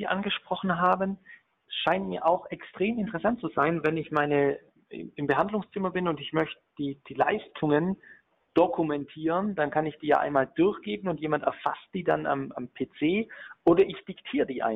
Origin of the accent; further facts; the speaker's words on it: Baden-Württemberg, Germany; Als Schwabe muss ich das fragen.